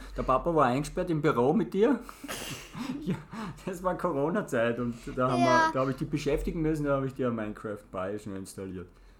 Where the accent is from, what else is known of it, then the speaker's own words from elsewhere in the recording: Austria; Also wir sind aus Österreich.